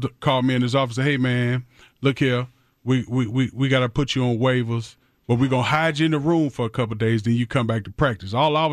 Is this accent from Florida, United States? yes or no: no; Detroit, Michigan, United States; I said, man, I'm from Detroit. Don't do that.